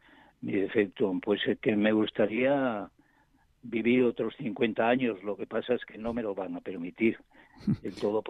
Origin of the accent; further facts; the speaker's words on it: Ponferrada, Castile and León, Spain; uno en mi pueblo, en Ponferrada